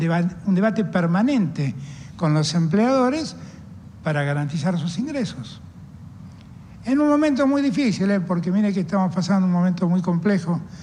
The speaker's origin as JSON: {"language": "Spanish", "region": "Buenos Aires", "country": "Argentina", "said": "aquellos que somos porteños tenemos un cariño singular por nuestro puerto."}